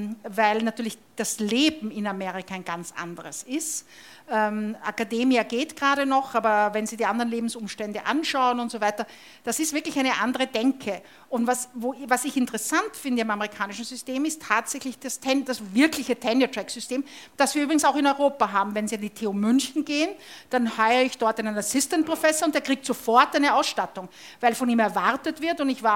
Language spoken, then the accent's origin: German; Austria; Und das ist halt schon sehr österreichisch, wenn ich das sagen darf als Österreicher.